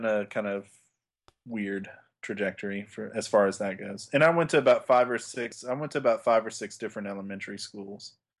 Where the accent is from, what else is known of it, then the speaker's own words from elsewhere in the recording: Fort Leavenworth, Kansas, United States; born there; also born or lived in Germany; So I was born in Kansas and lived there for a bit. And then we went to Germany and I lived there for a while when I was a kid.